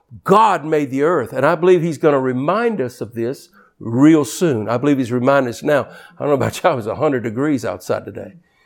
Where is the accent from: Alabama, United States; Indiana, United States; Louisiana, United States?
Louisiana, United States; I'm Cajun.